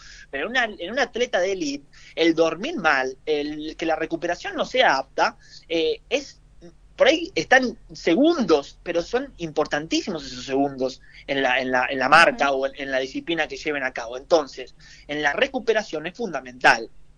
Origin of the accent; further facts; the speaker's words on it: La Plata, Buenos Aires Province, Argentina; yo soy de La Plata.